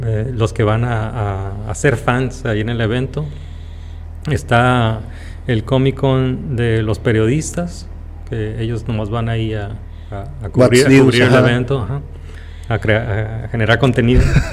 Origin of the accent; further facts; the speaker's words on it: Tijuana, Baja California, Mexico; Pero pues soy de Tijuana, soy nacido y criado en Tijuana y amo Tijuana.